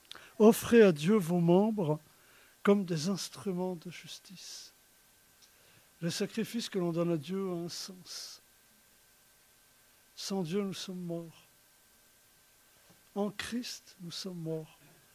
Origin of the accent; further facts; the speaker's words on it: Brittany, France; Ce n'est pas notre culture, on est breton.